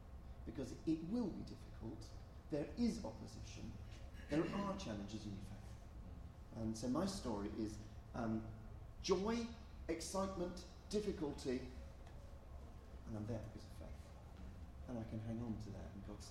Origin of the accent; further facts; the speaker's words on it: Coventry, West Midlands, United Kingdom; now in Paris, France; And I come from Coventry, and Coventry is a small city.